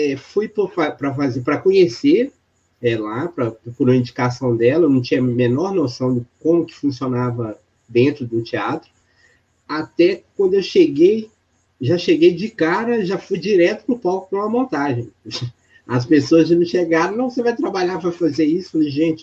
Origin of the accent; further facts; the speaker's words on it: Sabará, Minas Gerais, Brazil; Bom, eu nasci em Sabará mesmo. Eu fui nascido e criado aqui em Sabará. Tenho 56 anos.